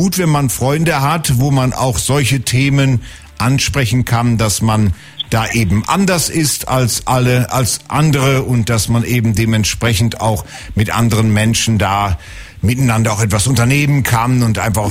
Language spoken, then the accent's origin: German; Emsbüren, Lower Saxony, Germany; Ich bin bei Lingen nämlich groß geworden, das gehört auch zum Emsland in Emsbüren.